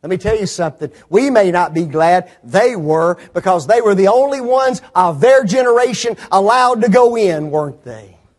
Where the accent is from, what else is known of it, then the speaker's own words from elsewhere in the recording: Memphis, Tennessee, United States; I grew up in Memphis. And there's the Mississippi Bridge that's there.